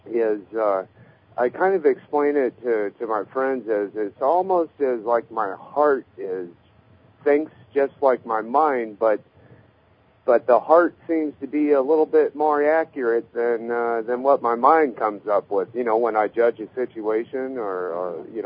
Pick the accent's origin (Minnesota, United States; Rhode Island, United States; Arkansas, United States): Arkansas, United States; Fayetteville; I'm from Fayetteville, Arkansas.